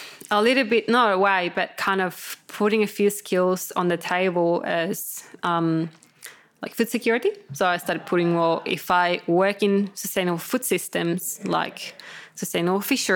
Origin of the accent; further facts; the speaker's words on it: Chile; English is a second language; Yeah, so we got a bit of German there, but born and bred in Chile.